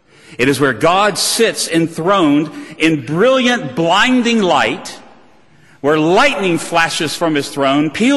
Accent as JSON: {"language": "English", "region": "Virginia", "country": "United States", "said": "I can outdo that. I come from Virginia. I know the attitude that Americans have toward kings."}